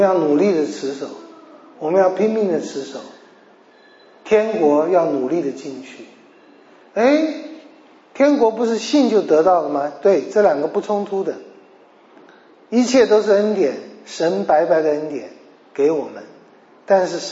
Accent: China; 十诫很容易遵守，对我们中国人，对外国人可能九诫都很容易遵守，我们中国人第十诫孝敬父母也容易遵守

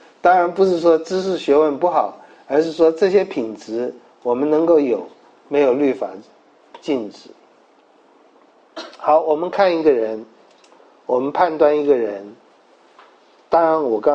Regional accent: China; 我们中国人也会说这句话嘛

